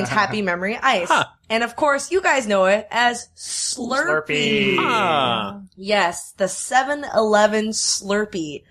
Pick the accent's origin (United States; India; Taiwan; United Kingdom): Taiwan; I grew up in Taiwan, but I'm sure we all shared the same childhood experience of drinking